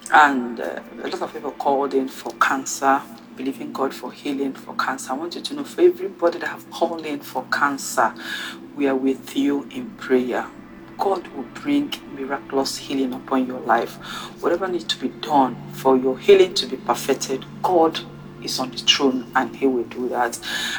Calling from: France; I'm calling in from France.

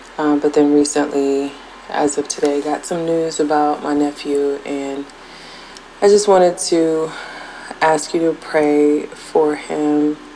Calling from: Ohio, United States; I am calling from Ohio.

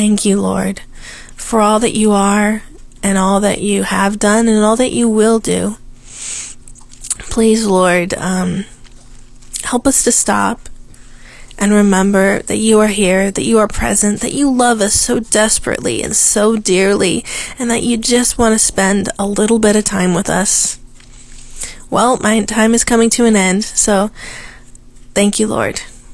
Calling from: Washington, United States; I'm calling in from Washington State

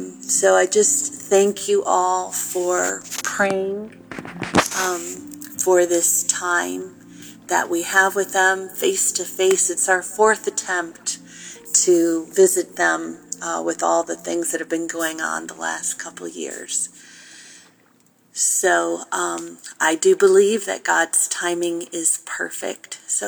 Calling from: Tennessee, United States; from Middle Tennessee. I've been listening for several years, and I'm a first-time caller.

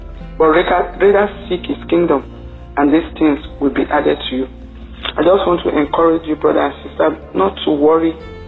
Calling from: Nigeria; I'm calling from Nigeria.

